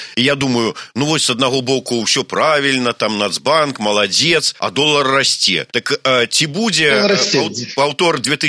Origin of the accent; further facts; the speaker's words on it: Belarus; я звичайный шараговый белорус.